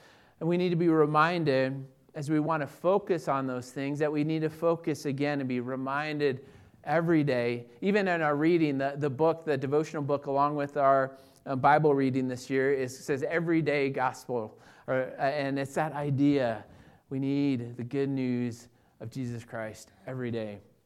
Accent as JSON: {"language": "English", "town": "Greeley", "region": "Colorado", "country": "United States", "tie": "born or raised there", "said": "most of you know that I grew up here in northern Colorado. Grew up in Greeley, born and raised in Greeley, and a natural result of being born and raised in Colorado is often that you end up being a Broncos fan from early on."}